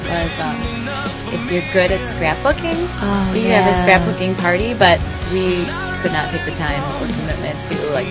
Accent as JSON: {"language": "English", "town": "Chicago", "region": "Illinois", "country": "United States", "lives_now": "Boston, United States", "said": "I came from Chicago."}